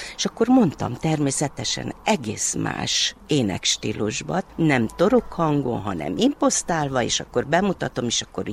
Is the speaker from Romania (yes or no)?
yes; Târgu Mureș, Mureș County, Romania; Ugye városi lány vagyok, Marosvásárhelyről vagyok.